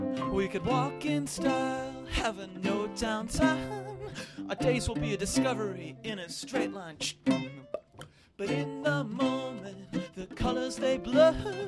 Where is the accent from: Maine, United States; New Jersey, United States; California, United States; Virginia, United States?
California, United States; Santa Cruz; Santa Cruz.